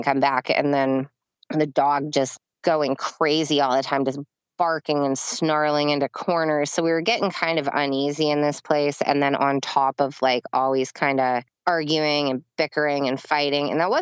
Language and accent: English; Pennsylvania, United States; now in Pittsburgh, United States; And he's from Pittsburgh. I'm from Central PA. So I didn't want to move back to Central PA.